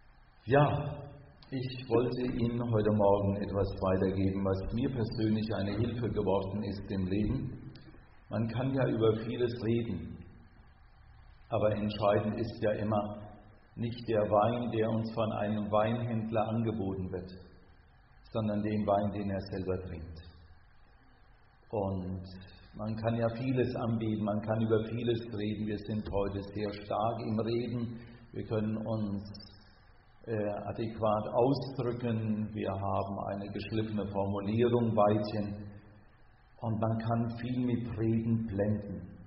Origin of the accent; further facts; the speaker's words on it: Hesse, Germany; Wir sind beide in der Nähe von Marburg aufgewachsen, auf dem Land. Wir leben auch seit über 25 Jahren wieder dort.